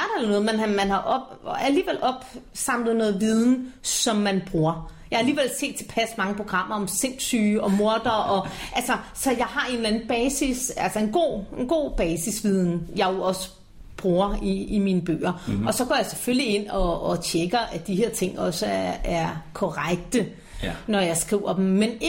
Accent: Copenhagen, Capital Region of Denmark, Denmark; also born or lived in Ringkøbing; hvor jeg selv er født, men kun født. Jeg er opvokset i København.

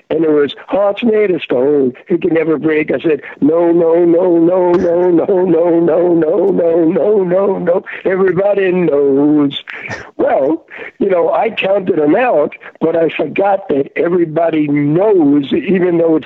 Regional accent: New York City, New York, United States; You know, kid growing up in the Bronx in a middle-class white Jewish family, you know, you don't hear this kind of music.

